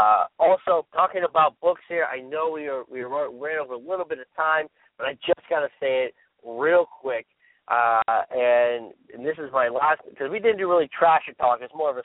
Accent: Apopka, Florida, United States; Now, I'm from Orlando, Florida, and the producers are actually from Orlando, Florida, from Apopka. Out of all places. Actually, that's where I'm from, Apopka.

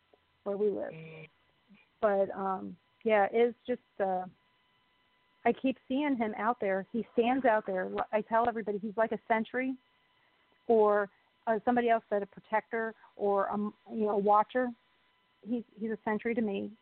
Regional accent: United States; like I've had to tell a whole bunch of people, I'm Indian. I don't care what you call me as long as you don't call me a bad word.

